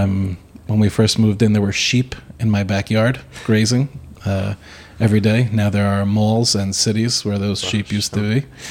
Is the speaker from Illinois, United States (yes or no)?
no; Five Towns, New York, United States; I grew up in the Five Towns. Went to a bunch of different yeshivas.